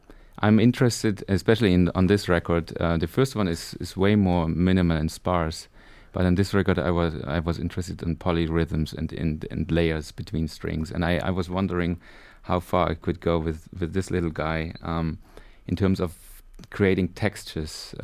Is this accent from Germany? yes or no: yes; East Germany, Germany; when I was a kid, I grew up in East Germany, I always wanted to be a sailor because we couldn't travel far.